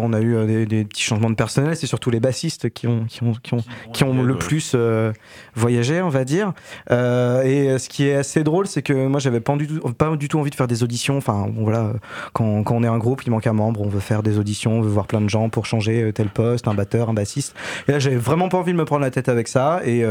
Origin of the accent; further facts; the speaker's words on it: Hauts-de-France, France; on est de Picardie parisienne, on va le dire comme ça, étant donné que l'histoire a fait qu'on a glissé de plus en plus vers l'Île-de-France.